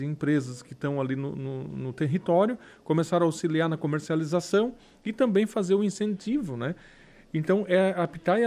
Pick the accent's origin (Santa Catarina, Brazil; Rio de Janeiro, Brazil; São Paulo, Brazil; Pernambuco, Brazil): Santa Catarina, Brazil; Turvo; now in Tubarão, Brazil; sou natural de Turvo, nasci em Turvo, saí muito cedo para estudar, né, e trabalhar, mas e moro atualmente em Tubarão, né?